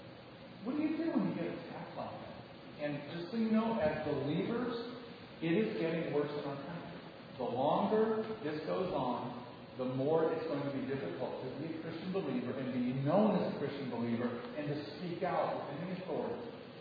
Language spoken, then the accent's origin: English; United States; I was really shocked by the amount of attack that I as an American felt when people talked about America.